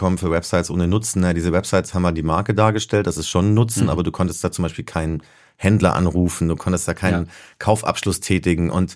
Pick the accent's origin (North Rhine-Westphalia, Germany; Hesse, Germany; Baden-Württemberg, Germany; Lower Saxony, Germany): Baden-Württemberg, Germany; Ja, ich bin eigentlich Schwabe, ich komme aus der Nähe von Tübingen, also noch ein kleineres Dorf, so richtig Bauernhof und Kühe und so.